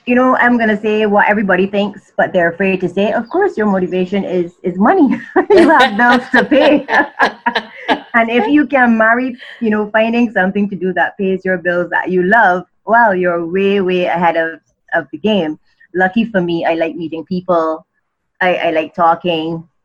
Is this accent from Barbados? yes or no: yes; Barbados; I was born and raised in Barbados of Barbadian parents.